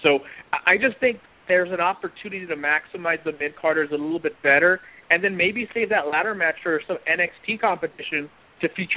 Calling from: San Antonio, Texas, United States; from San Antonio.

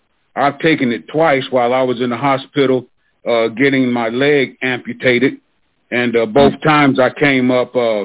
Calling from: Oklahoma, United States; No, sir. I'm in Oklahoma.

